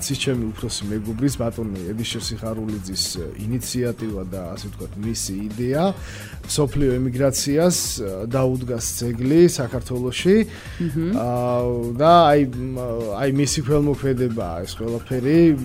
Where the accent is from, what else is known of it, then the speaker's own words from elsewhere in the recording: Tbilisi, Georgia; ისე მემეტება ჩემი ქალაქისთვის სადაც დავიბადე აღვიზარდე